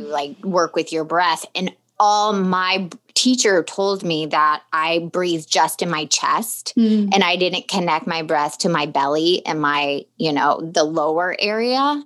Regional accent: Ireland; You're Irish, right? I'm not like, but I'm Irish too.

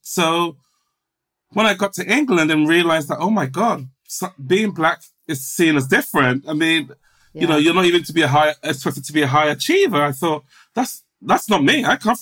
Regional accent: Ghana; born there; I was born in Ghana, which is the coast of West Africa.

